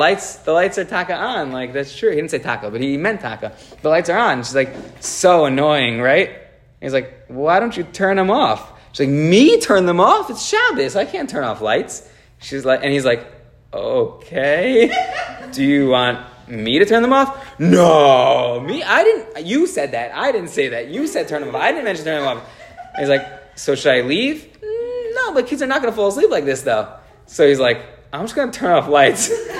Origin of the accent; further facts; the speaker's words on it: Woodmere, New York, United States; I'm from Woodmere, and then every single aunt and uncle and the cousin, well, cousins didn't all move back, but every single aunt and uncle on both my mother and father's side are all from Woodmere, which is why we moved to LA.